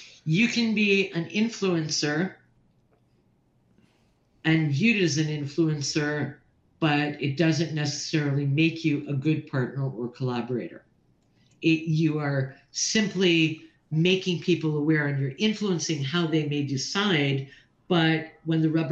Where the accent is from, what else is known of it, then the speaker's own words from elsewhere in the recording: Canada; I am Canadian.